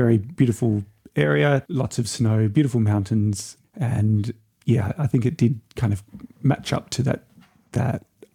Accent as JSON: {"language": "English", "country": "Australia", "said": "I come from Australian summer and arrived in Austrian winter."}